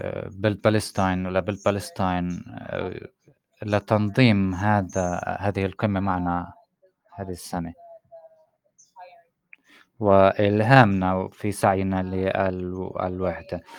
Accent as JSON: {"language": "Arabic", "town": "Ramallah", "region": "West Bank", "country": "Palestine", "tie": "born or raised there", "said": "تم النظر لي كفلسطينية أني لست فلسطينية كفاية، وما ولدت في رام الله وبعيش في رام الله"}